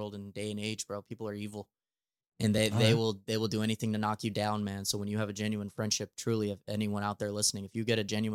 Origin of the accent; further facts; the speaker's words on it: Pueblo, Colorado, United States; now in St. Louis, United States; For those who don't know, I am from Southern Colorado, from a small town called Pueblo. I just grew up playing baseball all my life.